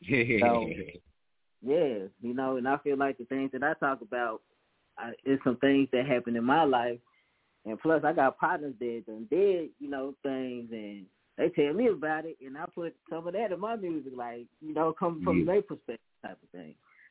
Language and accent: English; Memphis, Tennessee, United States; Yeah, I'm from Memphis, so Memphis is rough.